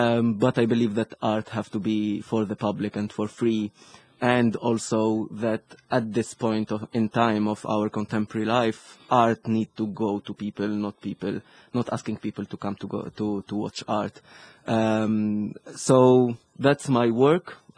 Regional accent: Tunisia; now in Malta; I'm from Tunisia, 27 years old. I'm an artist and an activist, both in Tunisia and in Malta.

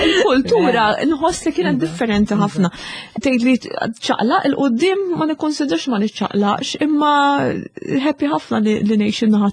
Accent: Fgura, South Eastern Region, Malta; jena trabbejt il-fgura wara ħalġdid fil-fatt

